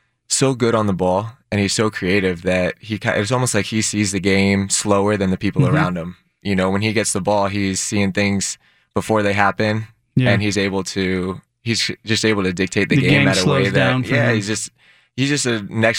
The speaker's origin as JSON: {"language": "English", "town": "Tampa", "region": "Florida", "country": "United States", "tie": "born or raised there"}